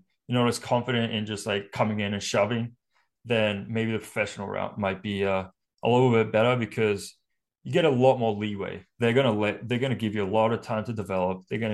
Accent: Australia; now in United States; As an Australian kid, it's extremely, extremely expensive to come over to the US and play college.

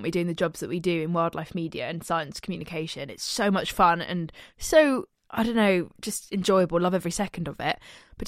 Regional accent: Southern United States, United States; accent: southern; No, I'm from down south. So okay. My normal voice is my southern accent.

